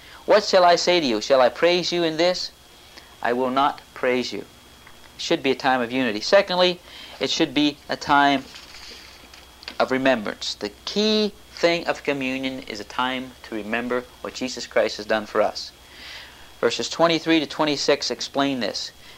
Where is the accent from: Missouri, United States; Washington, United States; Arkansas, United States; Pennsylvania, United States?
Pennsylvania, United States; In fact, where I grew up in Pennsylvania, we attended a brethren church that just had communion twice a year.